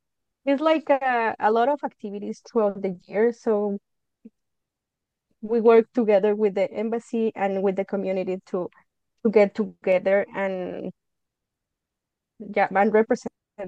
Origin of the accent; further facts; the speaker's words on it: Mexico; English is a second language; now in Ottawa, Canada; I'm from Mexico. I'm living in Canada for the past 10 years. I'm living in Ottawa for the past 5 years.